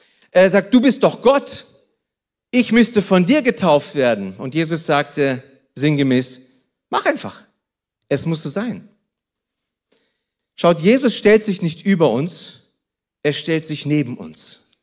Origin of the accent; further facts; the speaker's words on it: Kazakhstan; Ich komme aus Kasachstan.